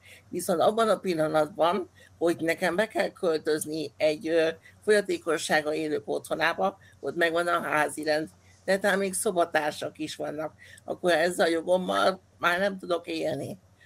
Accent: Székesfehérvár, Fejér, Hungary; Én székesfehérvári vagyok, tehát nem Pesten

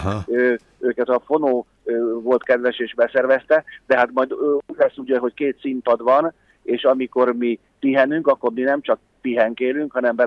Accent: Pomáz, Pest, Hungary; Egyébként a faluba, Pomázon, ahol fölnőttünk, ott sokszor volt az, hogyha a rendes karácsonyban nem volt hó

